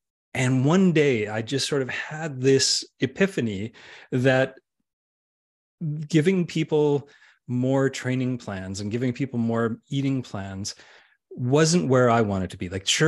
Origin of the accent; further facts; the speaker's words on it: Western Canada, Canada; accent: Canadian; I've got the most boring of Canadian accents. I'm from like the middle western part of Canada, so we are the most boring accented people in the world. So I'm one of those people that grew up in the 70s. So I was born in 1971.